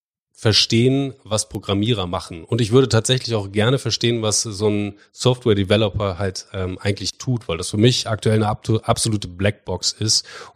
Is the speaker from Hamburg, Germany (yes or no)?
no; Bremen, Germany; Ich bin gebürtiger Bremer und, Entschuldigung, nicht gebürtiger Bremer, ich bin Bremer.